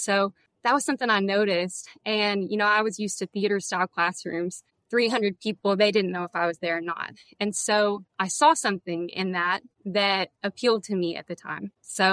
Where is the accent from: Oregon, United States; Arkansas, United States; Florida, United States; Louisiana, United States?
Arkansas, United States; Laredo; I'm from Jonesboro, Arkansas area. More specifically, I'm from a small community known as Laredo, Arkansas. And so I grew up there.